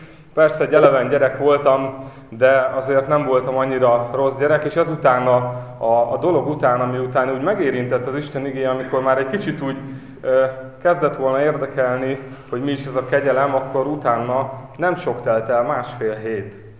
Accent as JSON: {"language": "Hungarian", "town": "Szombathely", "region": "Vas", "country": "Hungary", "said": "Szombathelyről származok"}